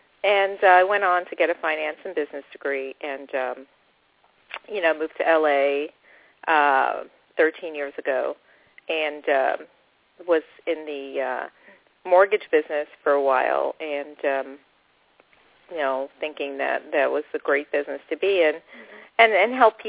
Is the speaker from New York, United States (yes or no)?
yes; New York, United States; When I was a little girl, I pretty much I grew up in New York